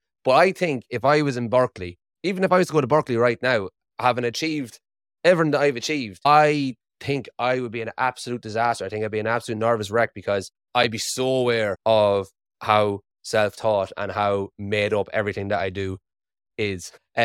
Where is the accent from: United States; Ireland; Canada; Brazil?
Ireland; accent: Irish; My Irish accent hasn't failed me so far in life. In 30 years, my Irish accent has never failed me.